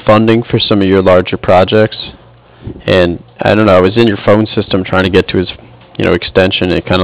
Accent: Cardiff, Wales, United Kingdom; I'm from Cardiff.

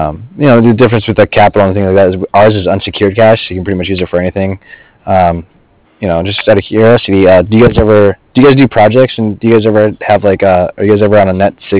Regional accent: Colorado, United States; Oh, you're in Colorado. Okay. I grew up in Colorado.

